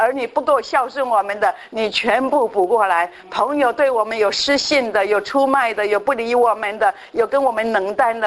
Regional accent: China; 亲爱的主耶稣，你也是我们中国人的神。我们中国人今天过年

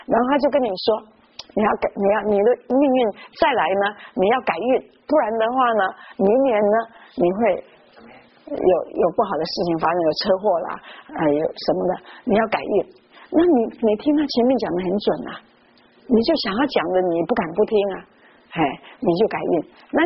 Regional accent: Taiwan; 我们台湾人

